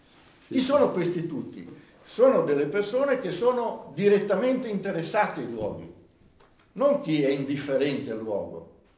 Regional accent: Venice, Veneto, Italy; born there; Io sono quello che sono perché sono nato a Venezia in un determinato tempo, in un determinato luogo, in una determinata cultura.

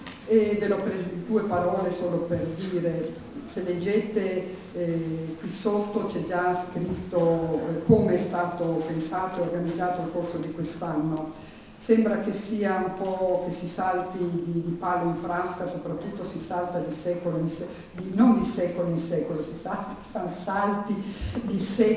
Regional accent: Germany; Italian is a second language; siccome voi sapete che io sono tedesca, comincio

